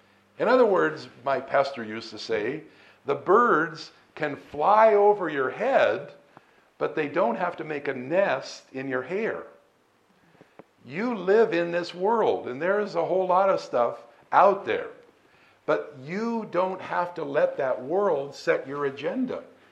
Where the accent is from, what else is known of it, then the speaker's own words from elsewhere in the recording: United States; Think about that as I'm an American, the majority of the states in the United States now allow gay marriage.